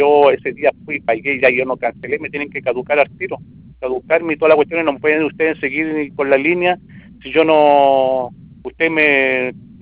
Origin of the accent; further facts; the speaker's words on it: Vicuña, Coquimbo, Chile; yo soy de Vicuña del Valle